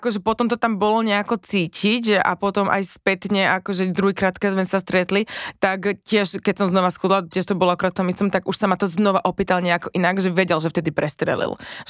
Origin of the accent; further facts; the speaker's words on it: Klatova Nová Ves, Nitra Region, Slovakia; Z Klatovenovej vsi. To je taká dedinka medzi partizanskými a Topolčanmi.